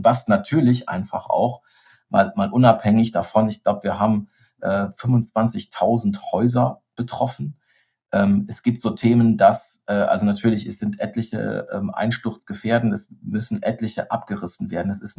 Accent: Bad Neuenahr-Ahrweiler, Rhineland-Palatinate, Germany; Ich komme aus Bad Neuenahr-Ahrweiler

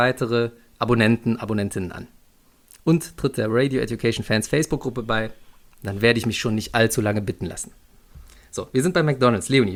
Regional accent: Porz, North Rhine-Westphalia, Germany; das war in Porz damals noch, ich bin in Porz groß geworden

